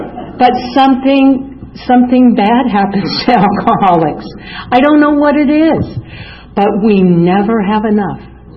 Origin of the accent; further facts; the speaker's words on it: Lansing, Michigan, United States; born there; I was born in Lansing, Michigan. You have to be born somewhere, right?